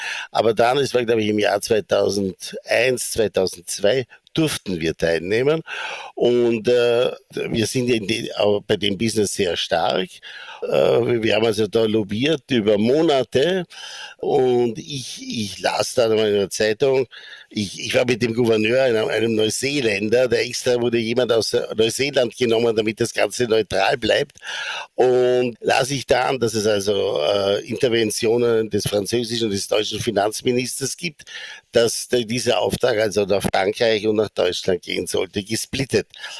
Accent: Bregenz, Vorarlberg, Austria; also born or lived in Sarajevo; ich habe mir abgewöhnt zu sagen, ich komme aus Bregenz, vor allem in Übersee, sage ich dann doch, I'm from Vienna.

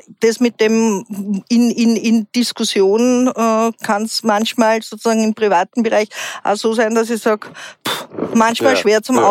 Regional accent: Vienna, Austria; ich bin im Wiener Gemeindebau groß geworden

